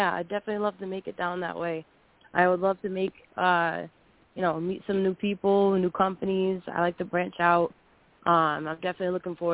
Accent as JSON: {"language": "English", "region": "Rhode Island", "country": "United States", "said": "I am from the East Coast, and I am the women's champion for New World Wrestling Extreme. I have been the women's champion for over a year now, and I am actually from Rhode Island, from the East Coast"}